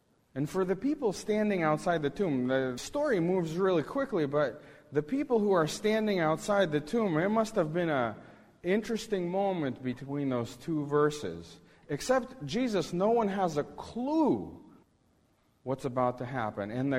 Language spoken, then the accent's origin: English; Moscow, Russia; In the neighborhood where I grew up in Moscow, less than a mile away, is the largest crematorium in all of Europe.